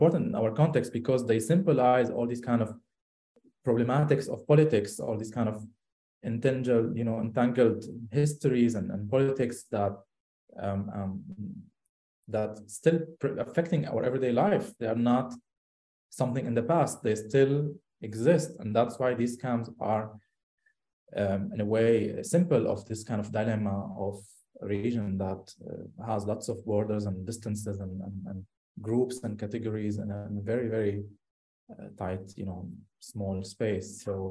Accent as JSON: {"language": "English", "country": "Syria", "tie": "born or raised there", "accent": "Syrian", "second_language": "English", "said": "people are always confused because I speak Syrian dialect, because I was born and raised in Syria."}